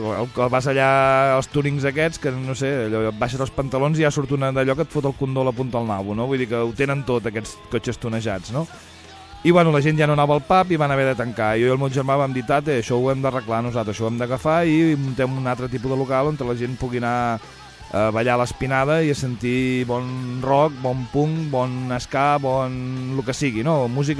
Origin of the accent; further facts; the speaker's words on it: La Roca del Vallès, Catalonia, Spain; jo quan era petit, allà a la Roca teníem el doctor Roma